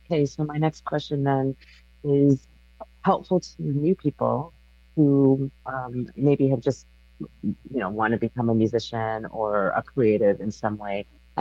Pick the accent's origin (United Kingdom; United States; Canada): Canada; Toronto, Ontario; also born or lived in Calgary; Okay, and I used to live in Calgary for quite some time. So I'm originally from Toronto.